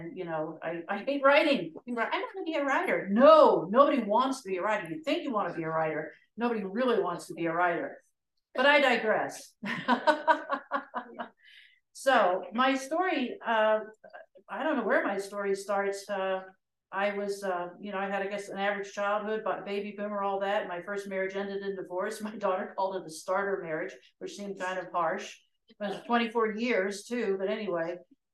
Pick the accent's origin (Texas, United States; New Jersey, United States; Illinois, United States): Illinois, United States; Edwardsville; I'm actually from the St. Louis area. Actually, a little town called Edwardsville. Anyone ever hear of Edwardsville, Illinois?